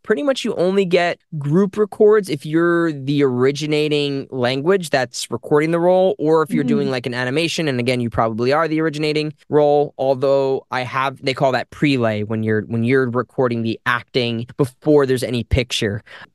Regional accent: New Jersey, United States; also born or lived in Brooklyn; I grew up in Monmouth County. I mean, I grew up in Brooklyn for a while, and then my family moved to Monmouth County. But yeah, I love Jersey.

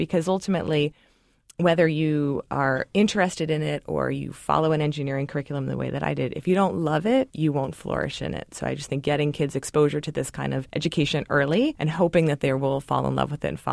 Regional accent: Baltimore, Maryland, United States; So, I grew up in Baltimore, Maryland. My father was an entrepreneur and started multiple transportation and messenger businesses in D.C.

